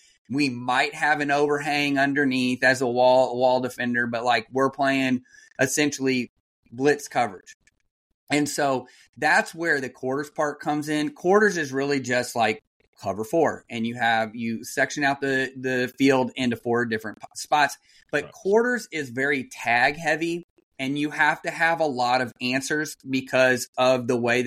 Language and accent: English; Kansas City, United States; Like growing up in the 90s, like I grew up in Kansas City.